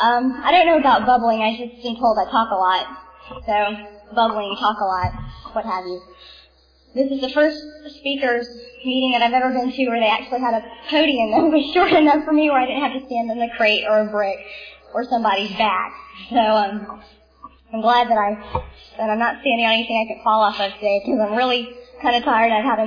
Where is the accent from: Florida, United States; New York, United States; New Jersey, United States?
Florida, United States; born there; I was born in Florida to Rita and Don, very proud parents who didn't know what they were getting themselves into when they had me.